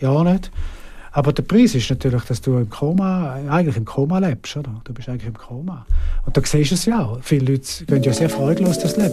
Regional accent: Switzerland; als Schweizer bin ich eigentlich ein liberaler Mensch.

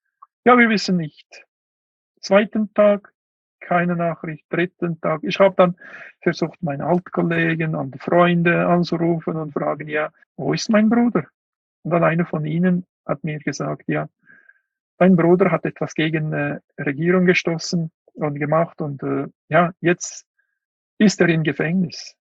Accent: Kuqa, Xinjiang, China; German is a second language; Ich war in Kucha, in meinem Heimatland.

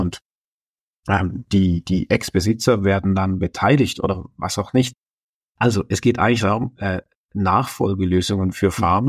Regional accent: Schaffhausen, Switzerland; accent: Northeastern Swiss dialect; So, und ich komme aus Schaffhausen. Ich rede wirklich einen astreinen Nordostschweizer Dialekt.

